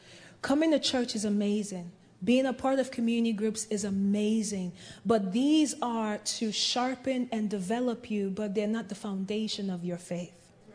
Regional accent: Nigeria; now in United States; Now, I'm from Nigeria, so I've heard all kinds of stories.

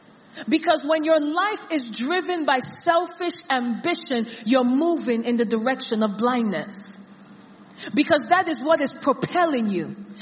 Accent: Nigeria; I grew up in Nigeria.

